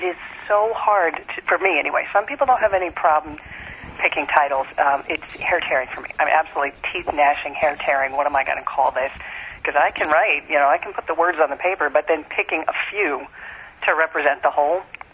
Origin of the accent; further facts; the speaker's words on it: Washington, District of Columbia, United States; I grew up in the Washington, D.C. area.